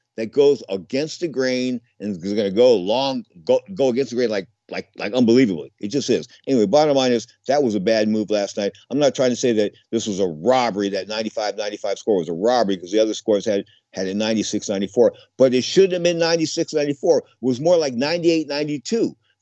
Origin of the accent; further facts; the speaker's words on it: California, United States; No, I'm from California.